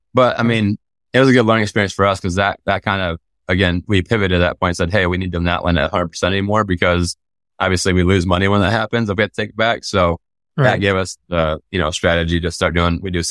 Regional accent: Michigan, United States; I think the worst job I ever had was I grew up in Michigan and then we had a job at a golf course driving range.

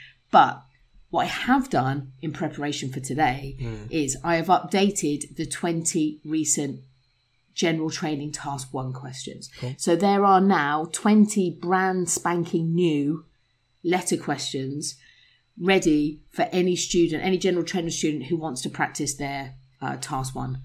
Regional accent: England, United Kingdom; Plus, because we're English and we like threes

